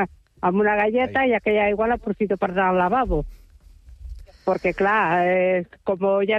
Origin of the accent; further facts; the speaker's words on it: L'Espluga de Francolí, Catalonia, Spain; D'aquí, de l'Espluga de Francolí.